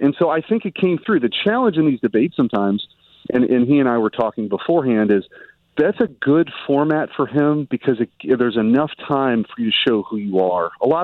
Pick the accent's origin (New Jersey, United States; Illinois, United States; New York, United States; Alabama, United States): New Jersey, United States; Bridgeton; I'm the boy from Bridgeton, right?